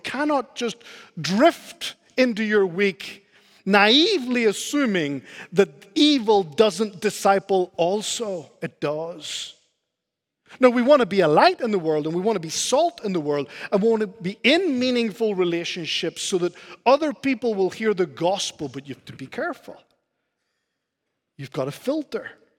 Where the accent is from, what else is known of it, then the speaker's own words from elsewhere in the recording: Canary Islands, Spain; I grew up in Spain, as many of you know, in the Canary Islands.